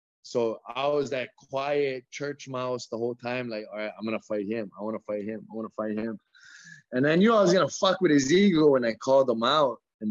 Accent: Hawaii, United States; Yeah, but I'm American, you know what I mean? But I'm from Hawaii. I was born and raised in Hawaii. So I'm not from the States. But I am.

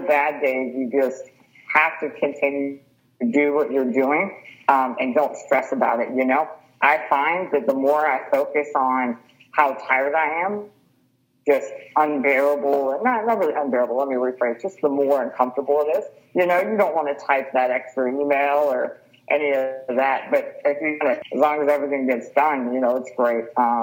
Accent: Houston, Texas, United States; So I grew up in Houston, Texas

